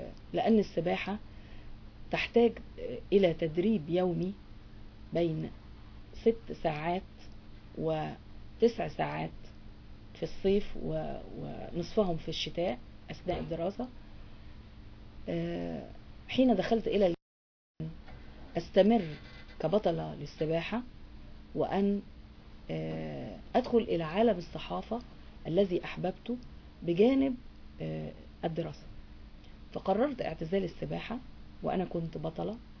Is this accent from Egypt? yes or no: yes; Cairo, Cairo Governorate, Egypt; born there; أنا من مواليد القاهرة في 1954،